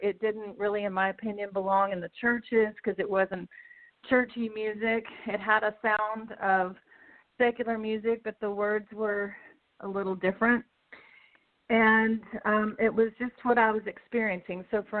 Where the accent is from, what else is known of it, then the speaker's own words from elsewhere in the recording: Pasadena, Texas, United States; I was born in Pasadena, Texas, outside of Houston, and I was singing before I was speaking.